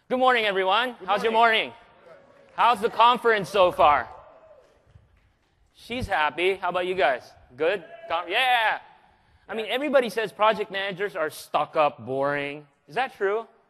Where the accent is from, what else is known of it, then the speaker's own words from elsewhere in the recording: Manila, Metro Manila, Philippines; Forgive my heavy southern accent. I come from the deep south. Manila, Philippines.